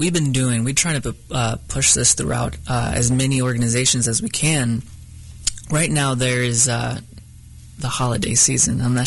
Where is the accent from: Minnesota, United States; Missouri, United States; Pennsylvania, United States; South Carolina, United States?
Missouri, United States; Kansas City; I was raised in Northeast Kansas City.